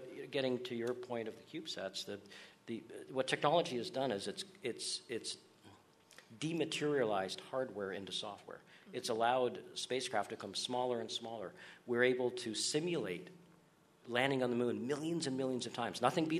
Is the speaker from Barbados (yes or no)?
no; Canada; my earliest memories, my connection to the Space Coast, and being a Canadian that escaped the winters in January with my family every winter and came down here to thaw out for a little bit.